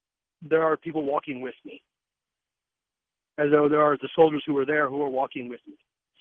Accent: Springfield, Missouri, United States; Around my hometown of Springfield, there was a lot of Civil War battles.

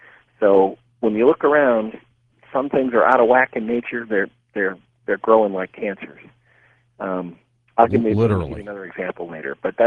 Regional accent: Toledo, Ohio, United States; I grew up in Toledo, Ohio, on the shores of Lake Erie.

